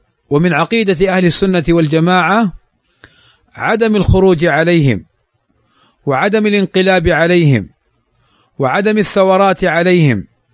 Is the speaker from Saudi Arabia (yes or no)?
no; Morocco; انتشر الصفحات ونداءات بالثورة والانقلاب في بلدنا المغرب